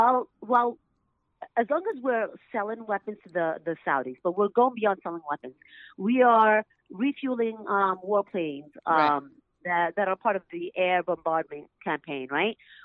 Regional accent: United States; My parents are from Yemen, but I've been here all my life.

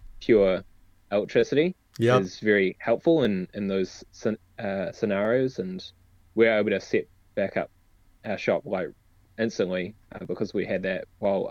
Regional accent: New Zealand; while being a New Zealander

